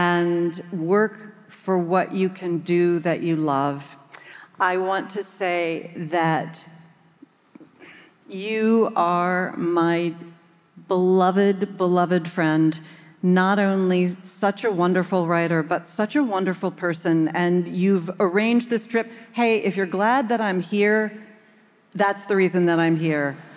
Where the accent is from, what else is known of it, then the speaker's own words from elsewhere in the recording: United States; a lot of heat about being an American, and especially about being an American in Nashville, Tennessee